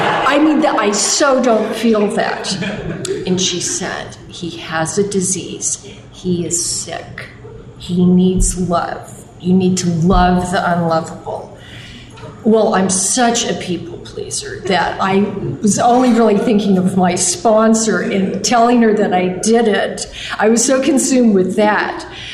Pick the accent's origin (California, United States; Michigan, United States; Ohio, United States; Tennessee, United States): California, United States; La Cañada; I grew up in La Cunada, and this is where they progressed into their disease. But I can still have fond memories, and it's very beautiful here.